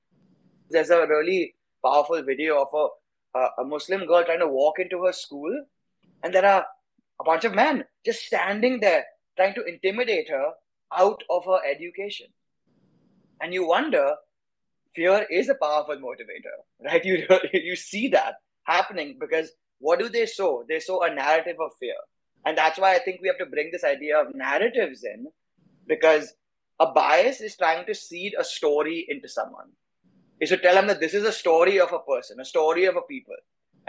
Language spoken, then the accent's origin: English; India; I grew up in India. I've spent all of my childhood there.